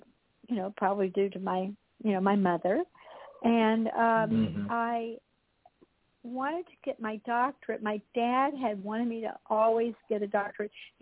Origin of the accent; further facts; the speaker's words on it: Texas, United States; moved away as an adult; And so I ended up 40 years in California you know, moved away from my home state of Texas.